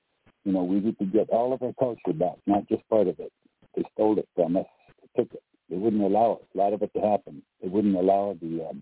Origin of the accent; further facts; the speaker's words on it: South Dakota, United States; I'm from South Dakota, Lakota.